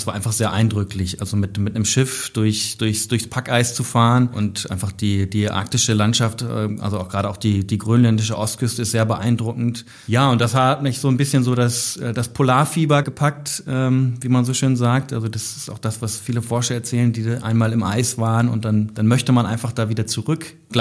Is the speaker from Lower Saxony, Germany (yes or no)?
yes; Lohne, Lower Saxony, Germany; Und habe auch in Lohne mein Abitur abgelegt, Zivildienst gemacht. Ja, insofern habe ich also meine Kindheit und meine Jugend im Oldenburger Münsterland verbracht.